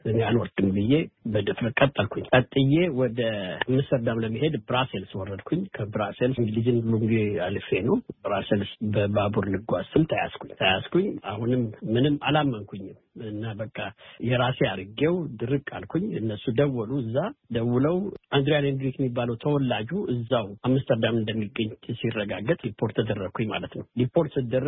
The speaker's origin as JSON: {"language": "Amharic", "region": "Addis Ababa", "country": "Ethiopia", "tie": "born or raised there", "said": "ዋሬና ካዛንቺስ ነው ተወልጄ ያደግኩት እና እድገቴና ትምህርቴም ካዛንቺስ ነው። ሃይስኩልም ኤሌመንተሪም ምኑንም የተማርኩትም ካዛንቺስ ነው።"}